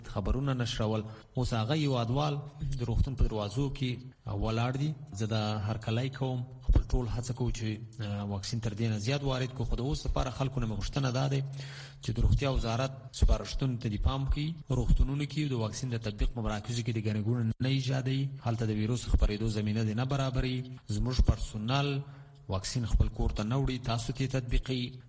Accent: Afghanistan; موږ د افغانستان یو افغانان یو

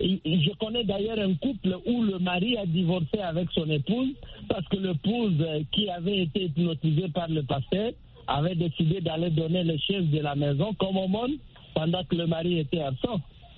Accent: DR Congo; chez nous, en République démocratique du Congo

